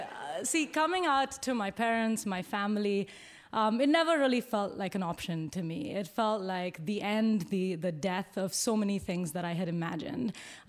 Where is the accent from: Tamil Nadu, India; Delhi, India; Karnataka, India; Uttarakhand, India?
Karnataka, India; Bangalore; moved away as an adult; now in United States; Growing up in Bangalore in South India